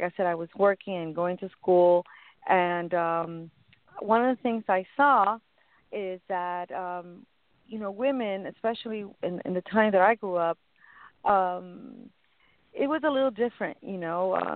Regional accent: Miami, Florida, United States; also born or lived in New York; my family brought me here when I was a baby, an infant. I grew up in New York until I was 7. And then since then, I have been in Florida, in Miami, Florida.

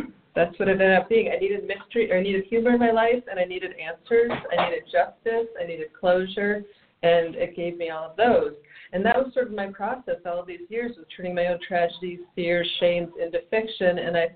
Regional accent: Minnesota, United States; I grew up in Minnesota, and I was living in Minnesota, and I had terrible TV reception and long winters

